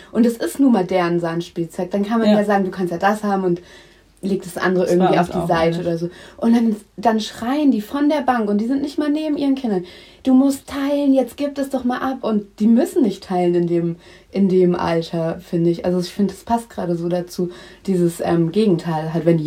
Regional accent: Hamburg, Germany; Aber ich komme auch aus Hamburg.

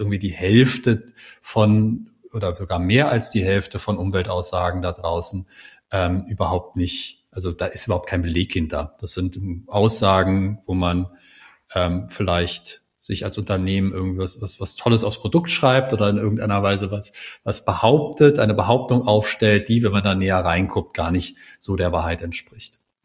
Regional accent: Berlin, Germany; und ich vor allem auch als Berliner, was es heißt, mit Behörden zusammenzuarbeiten.

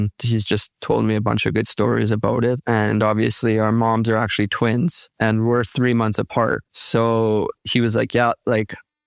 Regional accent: Medicine Hat, Alberta, Canada; also born or lived in Drayton Valley; until I was 15. And then I moved to Drayton Valley to play hockey from 16 on to whatever. But yeah, growing up in Medicine Hat, it was cool.

